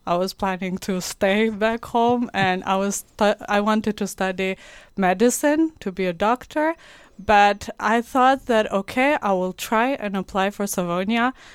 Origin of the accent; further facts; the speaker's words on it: Kosovo; moved away as an adult; now in Kuopio, Finland; I come originally from Kosovo. I moved here 4 years ago already, which seems like yesterday